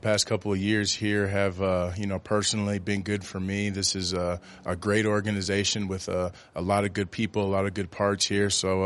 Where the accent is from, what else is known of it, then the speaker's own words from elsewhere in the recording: Minnesota, United States; I'm from Minnesota, so, you know, obviously we didn't make the playoffs. But, you know, being back home in Minnesota, watching the Vikings play